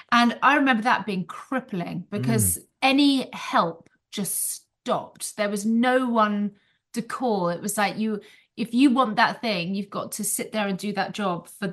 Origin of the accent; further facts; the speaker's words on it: Guernsey; I grew up in Guernsey and I had, you know, a difficult childhood